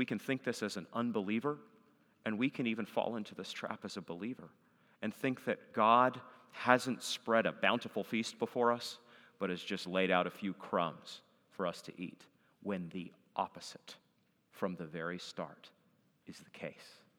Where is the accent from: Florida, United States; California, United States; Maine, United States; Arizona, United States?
Maine, United States; I'm from Maine, as you heard, so forests are a big deal to us.